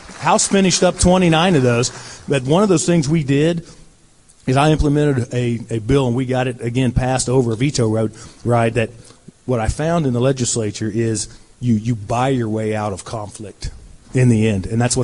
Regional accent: United States; I'm from Butler County, born and raised in the rural parts of Butler County, just north of here.

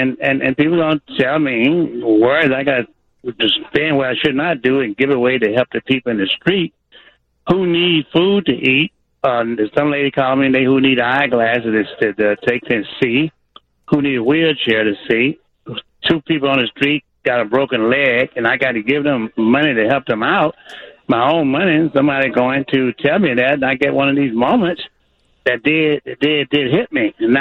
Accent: Southern US, United States; But listen, guys, I was raised in the South where we could not take and walk on the other side of the street or walk in the same washroom or drink out the same water fountain

